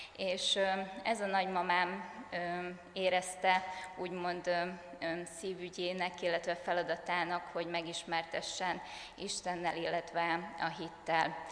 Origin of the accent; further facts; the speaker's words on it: Békéscsaba, Békés, Hungary; Békéscsabán születtem. Itt is jártam az általános iskolát, illetve a középiskolát.